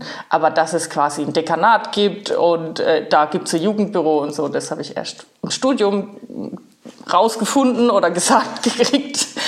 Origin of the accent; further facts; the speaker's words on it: Rauenberg, Baden-Württemberg, Germany; accent: Kurpfälzisch; Ich komme direkt aus Rauenberg, das ist in der Nähe von Heidelberg. Ich sage immer kurpfälzischer Dialekt